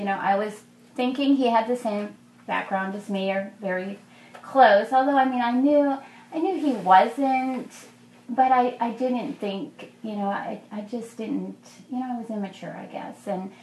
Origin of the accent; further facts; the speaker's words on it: Texas, United States; He was from Louisiana, I was from Texas.